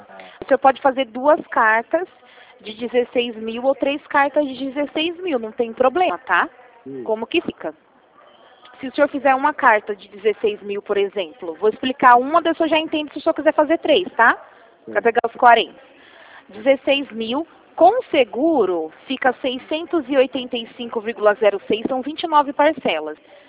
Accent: Rio Claro, São Paulo, Brazil; porque eu sou de Rio Claro mesmo

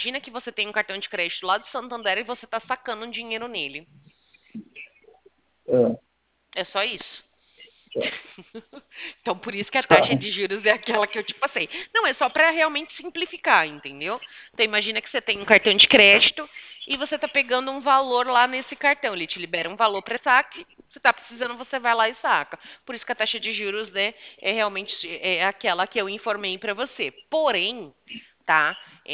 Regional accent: Americana, São Paulo, Brazil; eu sou de Americana.

